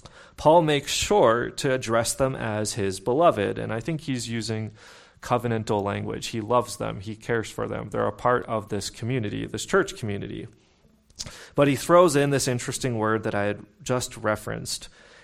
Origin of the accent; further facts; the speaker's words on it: Pittsburgh, Pennsylvania, United States; or where I grew up in Pittsburgh, the working class folks in Pittsburgh would say yins